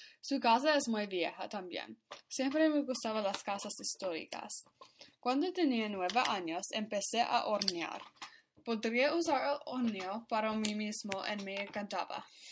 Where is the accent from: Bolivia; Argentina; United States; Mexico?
United States; Mamaroneck, New York; Spanish is a second language; Cuando era niña, vivía en Nueva York en una ciudad que se llama Mamaroneck. Mamaroneck es muy cerca de la ciudad de Nueva York, pero es un suburbio. No es especialmente tranquila o concurrida. Vivía en una casa vieja y grande con un gran patio trasero.